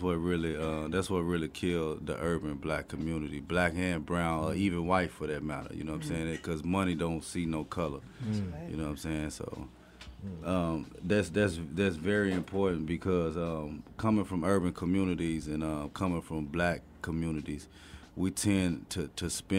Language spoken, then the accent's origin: English; Chicago, Illinois, United States; also born or lived in Kentucky; No, I was raised in Chicago, between Chicago and Kentucky.